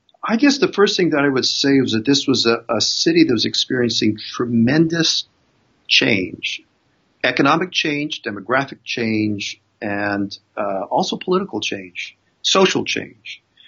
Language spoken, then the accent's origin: English; Arizona, United States; I guess I should start by a little bit of just my own background growing up in Arizona